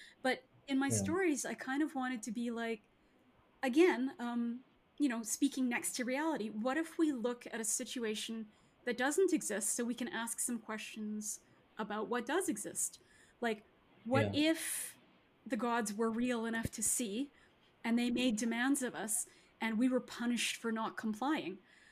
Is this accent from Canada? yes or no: yes; Canada; born there; I was born in Canada, but even when I'm back with family in Toronto, like, I feel white. I'm not Guyanese enough. Yeah. I'm not Caribbean enough.